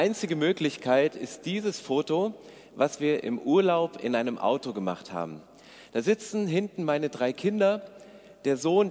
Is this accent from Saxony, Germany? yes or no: yes; Walddorf, Saxony, Germany; Ich komme nicht aus der Schweiz. Ich bin aufgewachsen in der Nähe von Hernhut. Das ist ein ganz kleines Dorf, Walddorf heißt das. Und in diesem Dorf leben 800 Einwohner und es werden immer weniger.